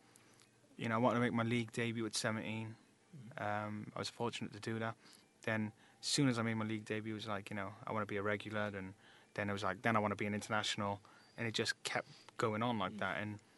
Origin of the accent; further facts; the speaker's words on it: Cardiff, Wales, United Kingdom; And I'm from Cardiff as well